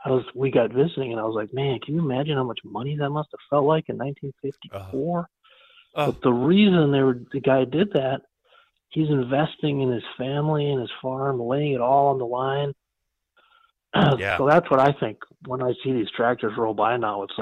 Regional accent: Benson, United States; And I remember in my hometown of Benson, we had a Memorial Day parade, and when I was in high school, I played in the marching band.

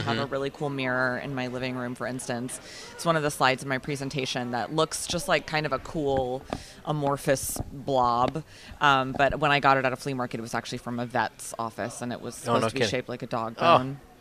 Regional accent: Ponte Vedra Beach, Florida, United States; also born or lived in Georgia; Yep. I was born in Northeast Georgia, but yeah, I've been in Florida for most of my life, Ponte Vedra Beach

